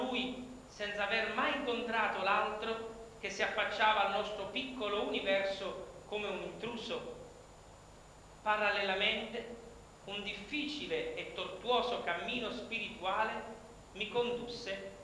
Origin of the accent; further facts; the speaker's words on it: Algiers, Algiers Province, Algeria; Sono nato ad Algeri